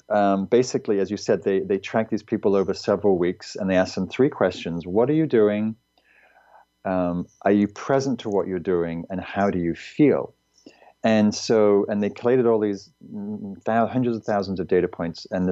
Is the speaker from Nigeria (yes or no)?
no; England, United Kingdom; I was living in London. I was going to college. I'm from England